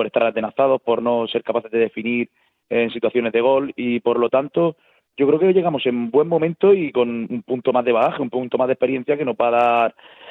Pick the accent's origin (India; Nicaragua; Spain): Spain; Murcia, Region of Murcia; pues soy de Murcia, soy murciano, murcianista